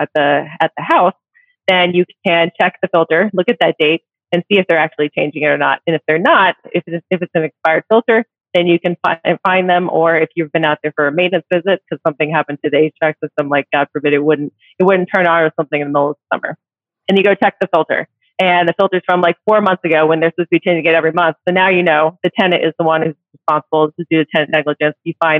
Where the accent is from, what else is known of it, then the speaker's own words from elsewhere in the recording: Raleigh, North Carolina, United States; So I grew up in Raleigh. I've been in Raleigh for over 30 years. Wasn't born here, but I moved here when I was 5, so I consider myself a native.